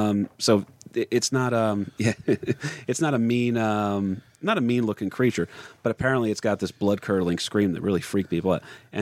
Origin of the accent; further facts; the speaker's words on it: New Jersey, United States; Well, you see, I'm from Jersey, and, you know, that's why I'm pissing right now in a urinal.